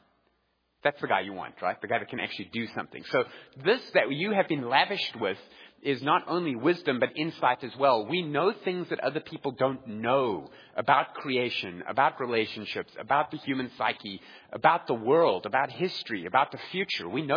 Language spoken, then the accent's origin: English; South Africa; and somebody heard I was from South Africa, and they thought, oh, this is cool.